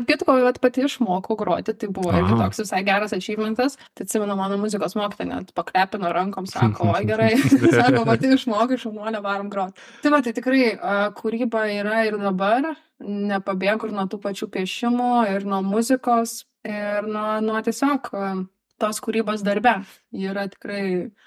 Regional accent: Ukmergė, Vilnius County, Lithuania; Aš šiaip esu iš Ukmergės, originally.

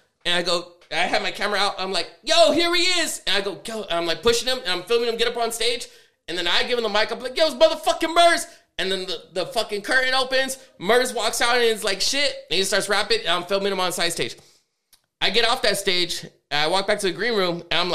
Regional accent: La Puente, California, United States; being a white boy growing up in La Puente bullshit.

